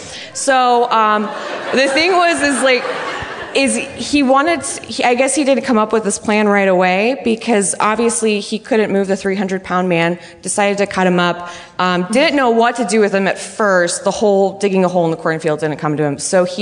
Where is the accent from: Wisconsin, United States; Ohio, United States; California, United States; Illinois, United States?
Illinois, United States; DeKalb; So I am from about an hour outside of the city, DeKalb, Illinois.